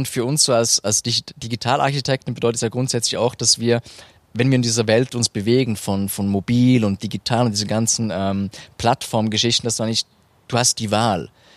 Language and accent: German; Thurgau, Switzerland; da gibt es in meinem Heimatkanton, im schönen Kanton Thurgau